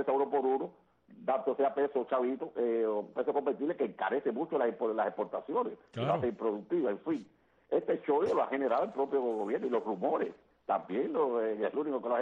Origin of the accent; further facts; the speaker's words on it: Cuba; somos ciudadanos cubanos